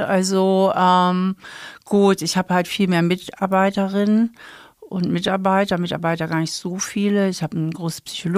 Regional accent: Hamburg, Germany; now in Trier, Germany; bin ja aber hier auch in Trier geblieben. Ich bin ja hier wahlbeheimatet. Ich komme ja eigentlich aus Hamburg und bin hier nach dem Studium geblieben und bin hier eigentlich ewig hängen geblieben.

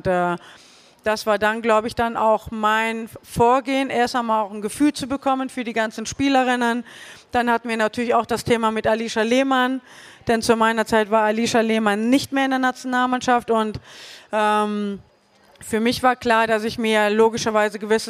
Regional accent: Germany; Ich komme aus Deutschland

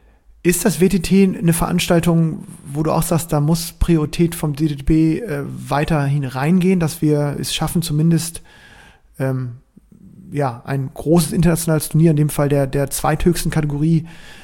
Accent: Berlin, Germany; Kann ich als Berliner für den WDTV?

